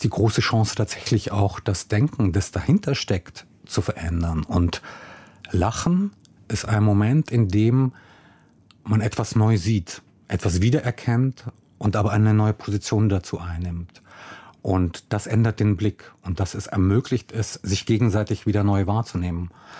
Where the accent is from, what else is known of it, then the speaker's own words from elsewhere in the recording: Milan, Lombardy, Italy; also born or lived in Lower Bavaria, Germany; in meiner niederbayerischen Jugend, zurückgekehrt aus Italien. Ich bin davor in Milano aufgewachsen, mit auf Italienisch und auf Deutsch, mit zwei Sprachen, mit einem Coming Out in den 80er Jahren als schwuler Junge auf dem Land